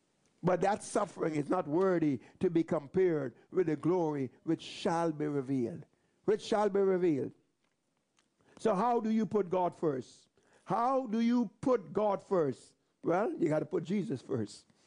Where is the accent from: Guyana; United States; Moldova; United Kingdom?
Guyana; You know, I remember growing up in Guyana, and sometimes, you know, you come home and let's say a little bit messy.